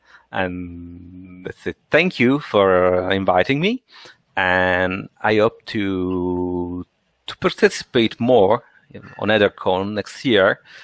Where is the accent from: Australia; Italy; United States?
Italy; accent: Italian; English is a second language; Yeah, I hope you enjoy my Italian accent.